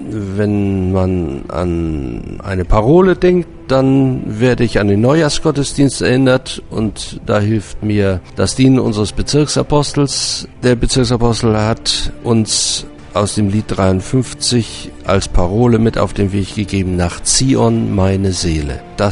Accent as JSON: {"language": "German", "region": "Hamburg", "country": "Germany", "tie": "born or raised there", "also_born_or_lived": "East Prussia", "lives_now": "Bonn, Germany", "said": "Ich komme gebürtig aus Ostpreußen, habe von 1945 bis 1968 in Hamburg gelebt oder bis 1969. Seitdem wohne ich in Bonn."}